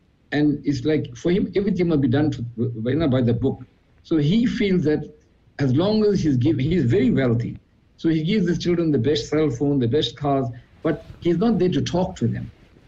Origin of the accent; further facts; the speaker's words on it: South Africa; this person introduced me, that I'm from South Africa